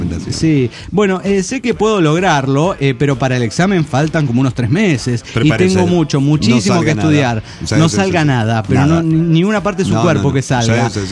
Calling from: León, Guanajuato, Mexico; de León, Guanajuato.

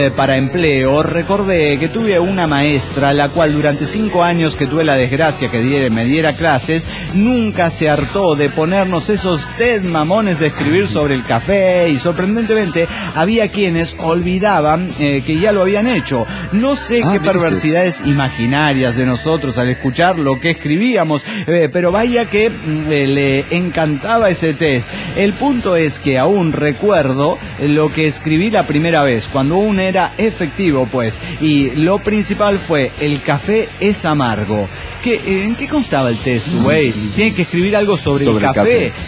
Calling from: Alejandra, Santa Fe, Argentina; de Alejandra Santa Fe

